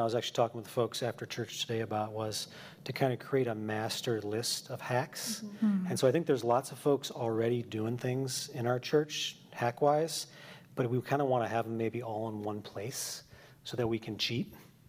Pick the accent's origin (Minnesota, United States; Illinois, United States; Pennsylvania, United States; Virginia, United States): Illinois, United States; Evanston; also born or lived in New Mexico; I used to live out west in New Mexico for a number of years, and that was the first time, being born and raised in Evanston, basically